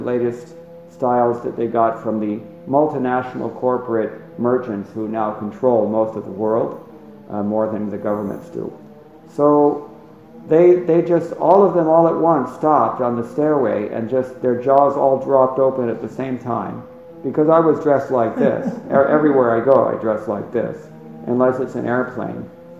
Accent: United States; just because I'm from America.

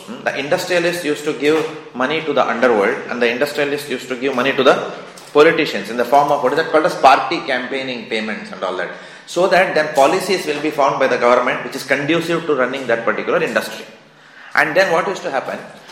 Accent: Mumbai, Maharashtra, India; many years back, because I come from Bombay. Bombay is the land of gundas, and where I lived also

